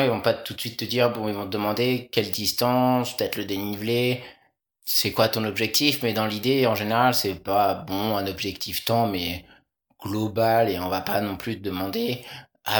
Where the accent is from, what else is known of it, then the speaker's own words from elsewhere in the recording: Angers, Pays de la Loire, France; bah donc je viens d'Angers, à Angers il y a ça.